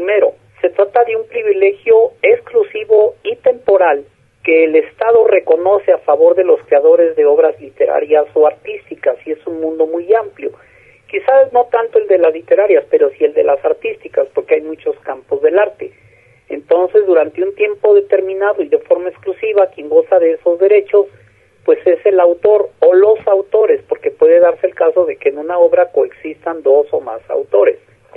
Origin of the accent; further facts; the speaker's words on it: Ameca, Jalisco, Mexico; Soy originario de Ameca